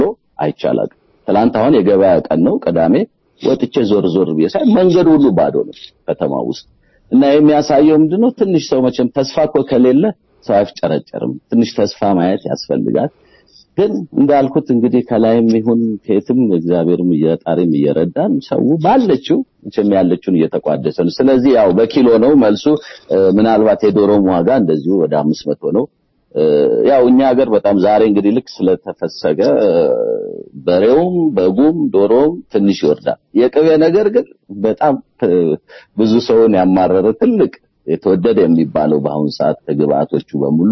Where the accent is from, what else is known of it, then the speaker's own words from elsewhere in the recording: Stockholm, Stockholm County, Sweden; ያው ስቶክሆልም ስዊድን የኖርኩበት ያደኩበት ሀገር በመሆኑ ያው እዛ ያለው ብዙ ኢትዮጵያን የሚሰማው ስሜት የምጋራው ስለሆነ